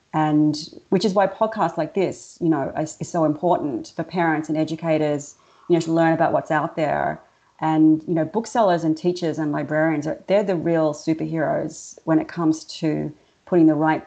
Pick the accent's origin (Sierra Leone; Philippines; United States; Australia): Australia; Melbourne, Victoria; moved away; also born or lived in Indonesia; is actually my father's Indonesian, my mother white Australian. I grew up in Melbourne, and I left in 93, such a long time ago, and then I lived for almost a decade in Indonesia.